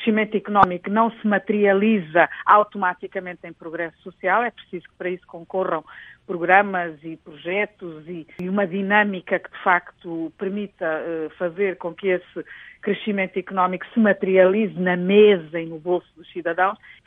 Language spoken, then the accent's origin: Portuguese; Angola; como angolana